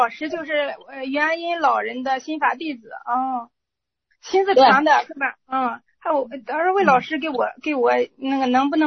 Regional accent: Dingzhou, Hebei, China; now in Baoding, China; 我是河北定州的，我现在在保定呢，上班呢

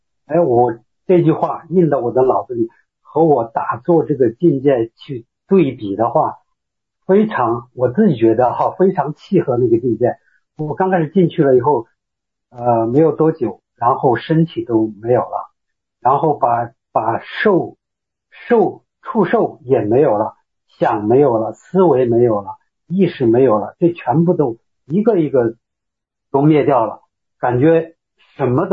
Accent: Xi'an, Shaanxi, China; 我介绍一下吧，我是西安的

